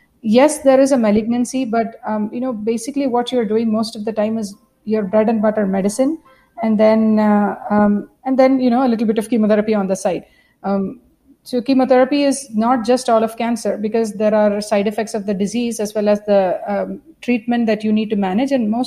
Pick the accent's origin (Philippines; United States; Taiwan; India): India; Kerala; I'm from Kerala, so most of us grew up learning some sort of art.